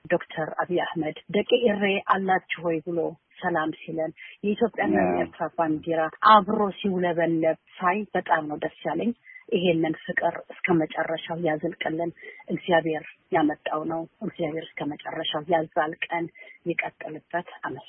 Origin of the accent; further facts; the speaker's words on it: Eritrea; እኔ እንደ ኤርትራዊት ልሂድ የገፋፋኝም ይህንን ግንብ ማፍረስ አለብኝ ያልኩትም